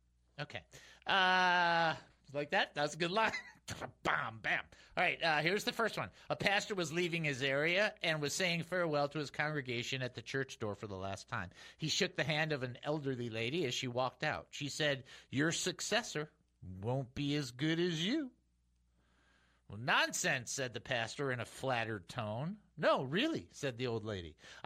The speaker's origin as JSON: {"language": "English", "town": "Phoenix", "region": "Arizona", "country": "United States", "said": "It's the first time I ever had an In-N-Out burger. I was from Phoenix. I flew in."}